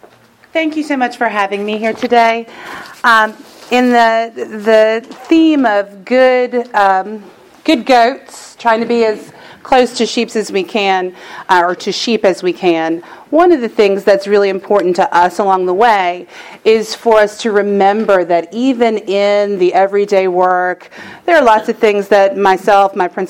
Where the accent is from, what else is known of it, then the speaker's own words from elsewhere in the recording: Luray, Virginia, United States; I am from the other side of the state, almost West Virginia. I'm from Luray, Virginia. Luray Caverns.